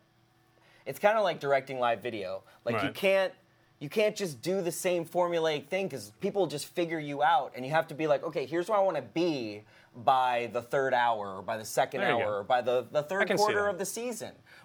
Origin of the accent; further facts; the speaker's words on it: New York, United States; a New Yorker who said I hate all New York teams.